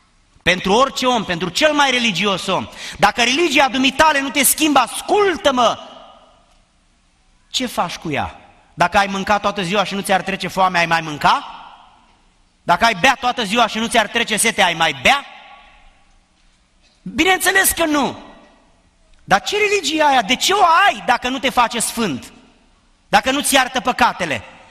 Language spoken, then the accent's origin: Romanian; Romania; moved away as an adult; am plecat din România și am venit aici. Am riscat așa de mult și toată viața am trăit într-o țară unde mi s-a spus: a, dar tu de unde ești? Că parcă ai accent.